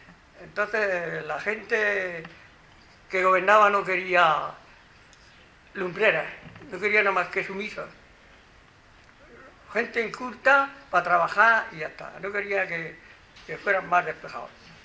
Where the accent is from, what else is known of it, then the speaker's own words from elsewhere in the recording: Spain; lo que somos los españoles